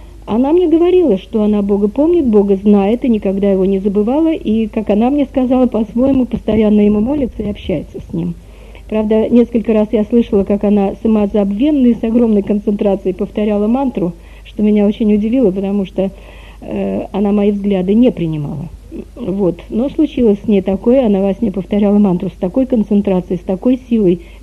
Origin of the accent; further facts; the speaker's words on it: Moscow, Russia; born there; Родилась я в Москве, в семье, тогда нельзя было назвать эту семью религиозной